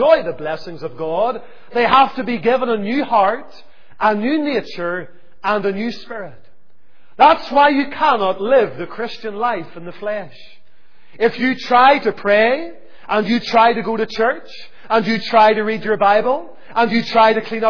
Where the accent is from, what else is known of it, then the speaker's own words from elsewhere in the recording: Lisburn, Northern Ireland, United Kingdom; born there; I was born in Lisburn in Lagan Valley Hospital